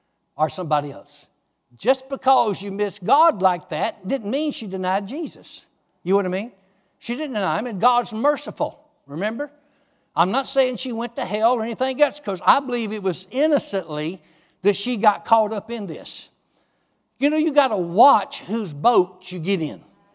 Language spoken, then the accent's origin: English; United States; You know, I grew up on the Chattahoochee River. I grew up on there drinking water out of a pink worm cup.